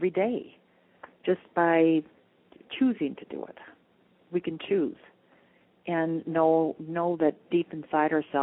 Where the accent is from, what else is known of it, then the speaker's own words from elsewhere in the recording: Minnesota, United States; Like when I'm from Minnesota originally, and I would notice that the plants in the winter or the trees had on their winter coats.